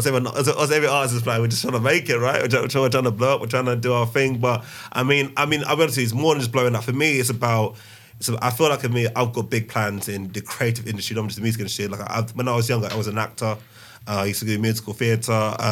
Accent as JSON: {"language": "English", "country": "Nigeria", "tie": "born or raised there", "said": "And obviously Nigeria, my hometown."}